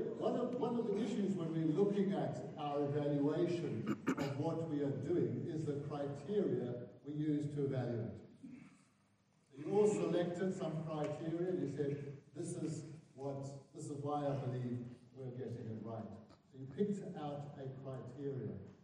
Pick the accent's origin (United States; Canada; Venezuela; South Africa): South Africa; KwaZulu-Natal; I am a South African, born and bred in what we now call KwaZulu-Natal. It used to be just called Natal back then.